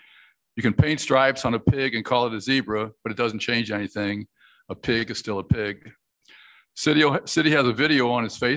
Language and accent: English; University City, Missouri, United States; When I was growing up in University City, the honesty and integrity of city officials could be taken for granted.